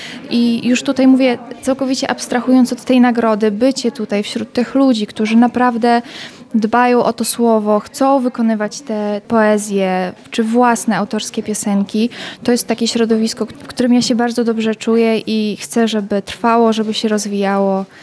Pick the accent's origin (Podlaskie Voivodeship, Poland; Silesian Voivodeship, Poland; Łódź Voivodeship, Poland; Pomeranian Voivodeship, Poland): Podlaskie Voivodeship, Poland; Wasilków; Ja w zasadzie pochodzę z Podlasia, z Wasilkowa. Tak, nie z Warszawy.